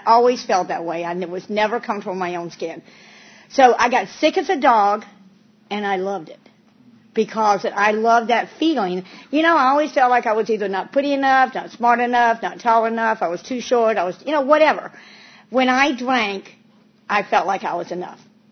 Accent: North Carolina, United States; I grew up in North Carolina. My dad was a magician

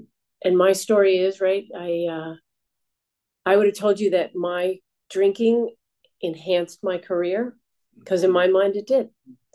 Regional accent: New York, United States; there's five of us in my family. We grew up in New York.

